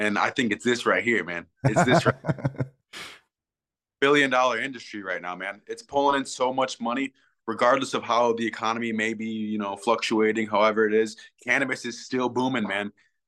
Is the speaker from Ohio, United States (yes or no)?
yes; Ohio, United States; We grew up in Northwest Ohio, so it was a real big wrestling area, you know.